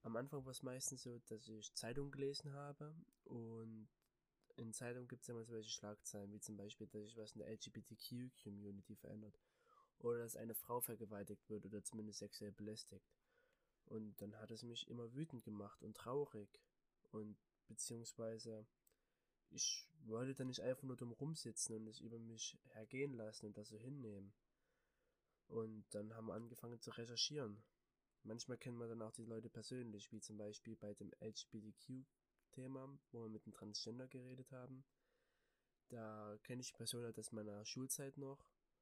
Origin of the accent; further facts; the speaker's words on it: Wendesheim, Germany; Ich komme aus dem Dorf Wendesheim. Das ist in der Nähe von Harda, was in der Nähe von Döben ist. Und laut meines Wissens wohne ich da schon mein Leben lang.